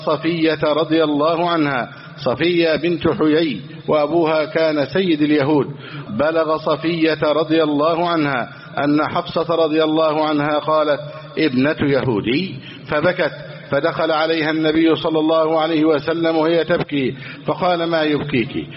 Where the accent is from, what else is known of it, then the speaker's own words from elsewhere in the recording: Egypt; اللهم احفظ بلدنا مصر، اللهم احفظ مصر سخاء رخاء